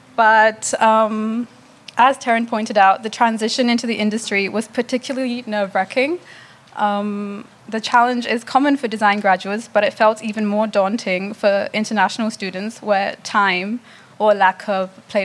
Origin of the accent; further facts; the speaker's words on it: Sri Lanka; moved away as an adult; now in Melbourne, Australia; I'm from Sri Lanka, and I also grew up in a few other South Asian countries before coming to Melbourne in 2017 for my studies.